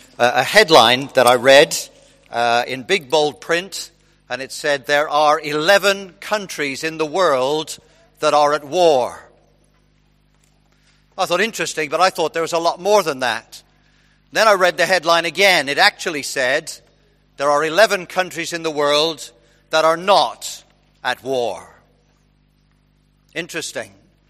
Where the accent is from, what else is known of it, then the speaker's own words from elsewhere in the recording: United Kingdom; We are a complaining bunch, aren't we? As British people, it's kind of what we do for a hobby.